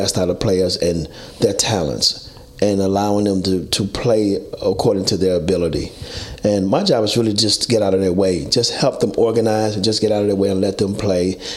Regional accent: Chicago, Illinois, United States; Well, I played at a high level in Chicago. I'm from Chicago originally. I played high school ball, intramural ball

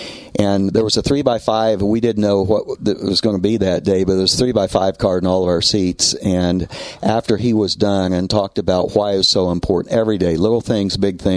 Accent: Yorktown, United States; I'm from Yorktown, and this was a big deal.

